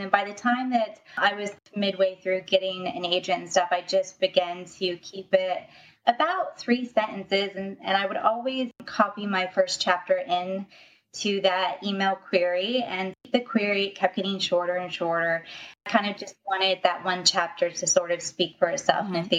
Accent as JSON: {"language": "English", "country": "United States", "said": "and then my home country, US third."}